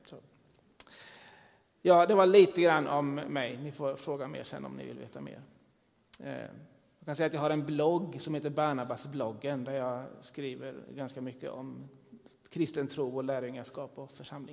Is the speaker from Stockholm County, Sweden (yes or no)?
no; Jönköping, Jönköping County, Sweden; Jag är uppvuxen i Jönköping, har bott där nästan hela mitt liv. Min pappa var präst i Svenska kyrkan, det var farfar också och farfars far också. Så jag kommer från en stor prästsläkt i Västergötland